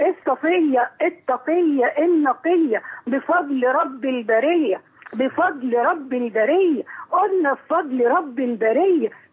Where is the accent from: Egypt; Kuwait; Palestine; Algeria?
Egypt; Alexandria, Alexandria Governorate; وأنا من الإسكندرية ولم أعرف من شوارعها إلا واحد على مليون من مساحتها